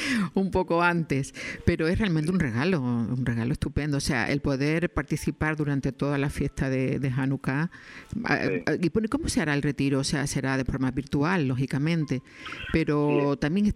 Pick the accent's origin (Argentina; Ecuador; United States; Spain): Spain; Andalusia; yo también soy andaluza y en mi casa sí.